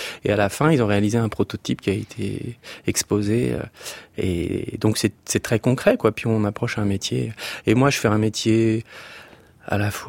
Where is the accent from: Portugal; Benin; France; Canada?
France; Strasbourg, Grand Est; c'est que j'ai grandi à Strasbourg, donc en province.